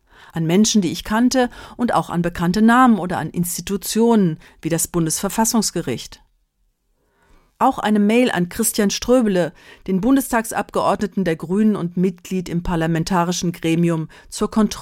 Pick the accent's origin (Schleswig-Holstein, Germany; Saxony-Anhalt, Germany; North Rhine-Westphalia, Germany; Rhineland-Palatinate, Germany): Rhineland-Palatinate, Germany; Einige Male habe ich jetzt meine Eltern in dem Dorf in Rheinhessen besucht, wo ich aufgewachsen bin.